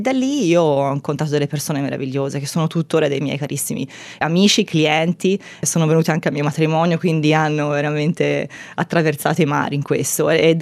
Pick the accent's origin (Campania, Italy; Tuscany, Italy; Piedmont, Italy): Tuscany, Italy; Florence; accent: Florentine; now in Sydney, Australia; sono fiorentina, come sentirà forse dal mio accento, che non ho perso nonostante i 7 anni qua a Sydney.